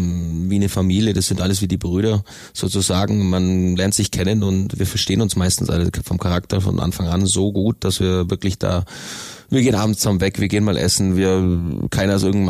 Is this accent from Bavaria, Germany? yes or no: yes; Königsbrunn, Bavaria, Germany; Also ich bin in Königsbrunn aufgewachsen. Hab das immer schon genossen.